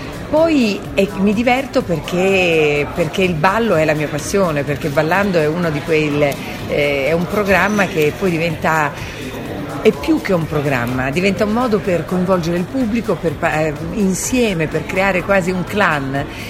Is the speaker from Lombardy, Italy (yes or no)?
no; Udine, Friuli-Venezia Giulia, Italy; also born or lived in Sulmona; io sono nata a Sulmona, però in realtà io sono cresciuta qui vicino, sono cresciuta a Udine. E quindi diciamo che un po' l'imprinting del Friuli è quello che ha creato la persona che sono.